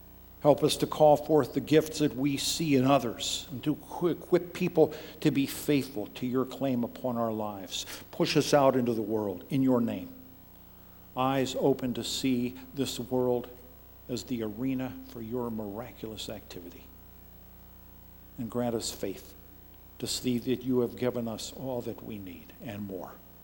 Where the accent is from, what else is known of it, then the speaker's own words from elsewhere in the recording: Columbus, Ohio, United States; but in the 1950s, growing up in Columbus, Ohio, I remember this test.